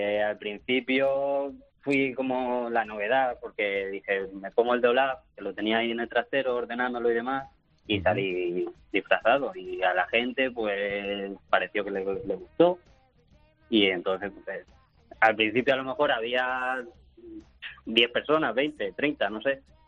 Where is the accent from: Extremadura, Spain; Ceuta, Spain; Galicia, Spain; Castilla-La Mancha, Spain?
Castilla-La Mancha, Spain; Puertollano; Sí, soy de Puerto Llano.